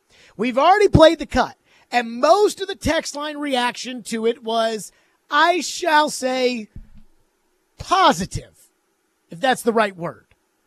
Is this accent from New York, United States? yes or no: no; Nashville, Tennessee, United States; People will go to Memphis when they're not from here. You know, I'll be talking to someone, oh, I'm from Nashville.